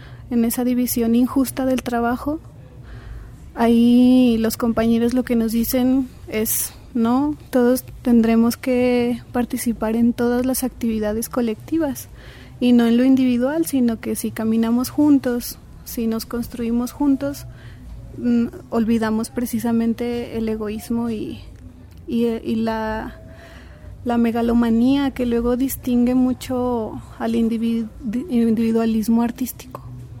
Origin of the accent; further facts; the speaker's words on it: Zacatecas, Mexico; soy de Zacatecas y vengo a presentar una serie de poemas